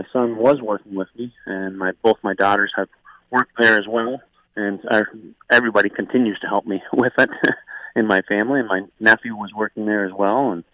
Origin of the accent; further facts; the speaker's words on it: Tweed, Ontario, Canada; Well, I come from Tweed, Ontario, Stokoe, Ontario, actually, which is a little community outside of Tweed. So I'm a huge country bumpkin, I guess you could say.